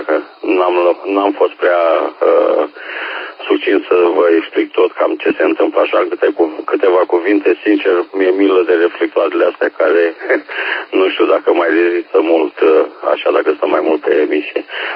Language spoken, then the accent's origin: Romanian; Bacău, Bacău County, Romania; din Bacău, din Y-Coc, auzi, da, mă pomenește orașul meu natal.